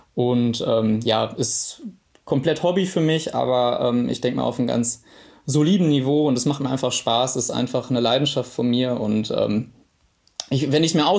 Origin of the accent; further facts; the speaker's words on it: Witten, North Rhine-Westphalia, Germany; also born or lived in Dortmund; also ich komme ganz ursprünglich aus Dortmund, dann habe ich in meiner Jugend in Witten gewohnt